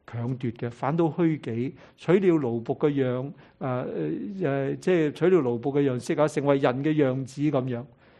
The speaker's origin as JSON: {"language": "Cantonese", "country": "China", "said": "咁我哋中国人咧都几小心啲小朋友系嘛"}